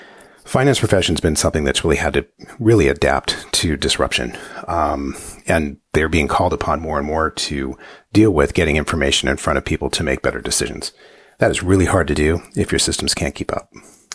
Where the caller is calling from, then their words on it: Los Angeles, California, United States; I'm talking in from Los Angeles, California, as you mentioned, and not too far from what unfortunately is not a particularly sunny day in Malibu, California, but live in the hills